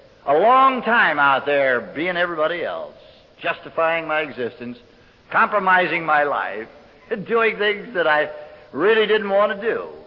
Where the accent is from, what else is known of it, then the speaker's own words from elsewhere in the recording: Los Angeles, California, United States; the fact that I'm from Los Angeles, and I thought anybody from L.A. has got to be hacked one way or another.